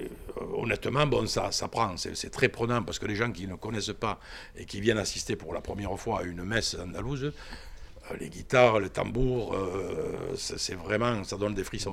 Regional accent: Marsillargues, Occitanie, France; un coro ami qui vient de Marciargues, à côté de Lunel, hein, dont je suis originaire de Marciargues

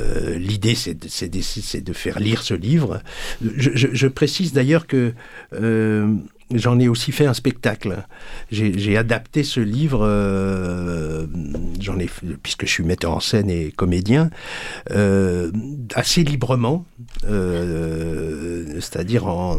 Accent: Grand Est, France; puisque je suis originaire d'Alsace.

